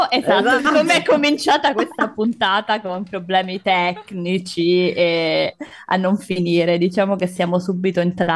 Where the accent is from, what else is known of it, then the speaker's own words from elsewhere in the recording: Rome, Lazio, Italy; raccontami che cosa sta combinando la mia città natale. Allora, so che a Roma ne sono successe.